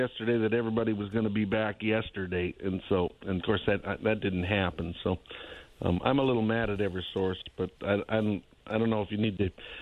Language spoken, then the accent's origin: English; North Dakota, United States; I'm originally from North Dakota, so it's not really a strange thing to me.